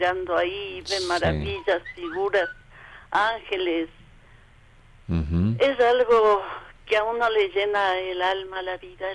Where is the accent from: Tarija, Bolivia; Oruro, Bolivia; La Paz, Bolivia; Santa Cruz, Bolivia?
La Paz, Bolivia; Yo, desde que nací, soy de La Paz